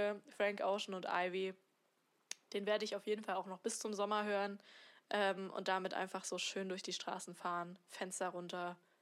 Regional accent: Saarland, Germany; nämlich wo ich herkomme. Und da habe ich halt gesagt, aus dem Saarland.

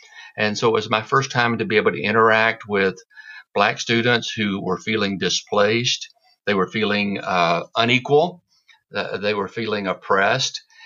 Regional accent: Birmingham, Alabama, United States; Yes, I was born in Birmingham, Alabama, and I grew up during what many consider to be the height of the civil rights movement in Birmingham

